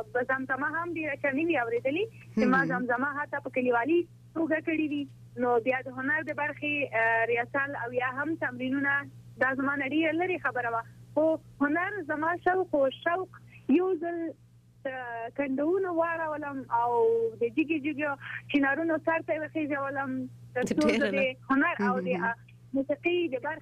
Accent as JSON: {"language": "Pashto", "country": "Afghanistan", "said": "نو دومره به ورته وایم چې زه یوه افغانه او یوه پښتنه یم."}